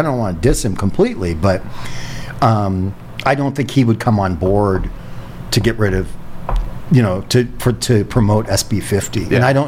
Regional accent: California, United States; And I grew up in one in Orange County.

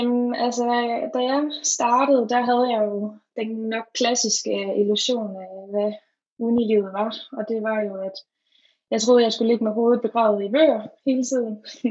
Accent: Aarhus, Central Denmark Region, Denmark; Jeg er også fra Aarhus, hvor jeg har gået på gymnasiet og bor nu nede på Aarhus Ø, hvor der er rigtig dejligt.

